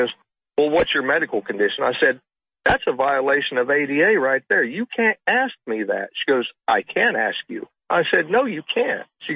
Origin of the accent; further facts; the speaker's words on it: Oklahoma, United States; And I'm from Oklahoma. I live in Oklahoma, but I travel into Kansas. I live on the border of Oklahoma, Kansas.